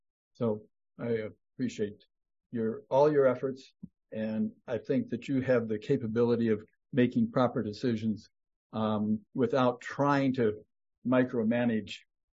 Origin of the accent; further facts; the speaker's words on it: United States; I'm from Emmett County.